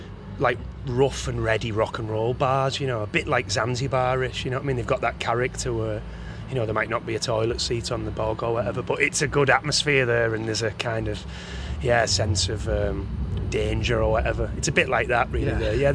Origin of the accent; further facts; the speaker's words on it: St Helens, North West England, United Kingdom; now in Liverpool, United Kingdom; We've been together a long time, really, because I'm from St Helens. We met back there, but we all live in Liverpool now.